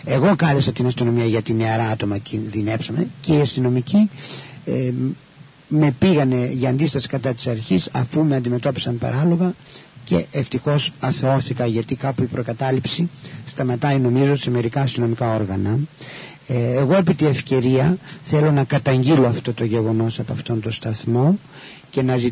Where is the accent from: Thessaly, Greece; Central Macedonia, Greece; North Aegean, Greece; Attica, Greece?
Central Macedonia, Greece; Kilkis; είμαι βέβαια τώρα 42 χρονών. Θέλω να πω ότι είμαι από το Κιλκής, από ένα χωριό του Κιλκής, Φίσκα Κιλκής, συγκεκριμένα είμαι Πόντιος